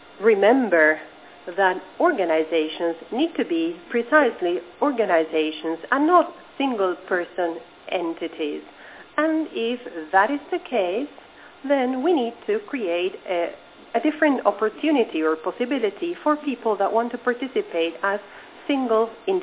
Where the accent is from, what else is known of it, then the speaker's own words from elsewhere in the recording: Peru; I'm from Peru. I'm a Peruvian lawyer